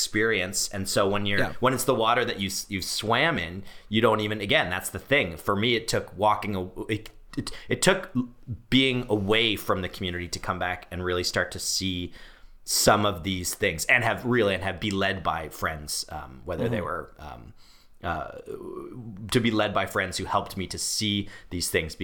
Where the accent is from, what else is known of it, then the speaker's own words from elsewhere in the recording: Canada; just because we're Canadian and we're not south of the border